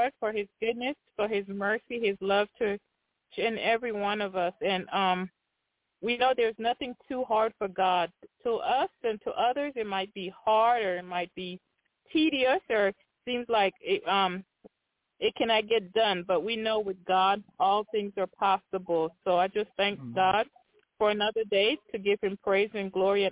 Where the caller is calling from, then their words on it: Tennessee, United States; I'm calling from Tennessee.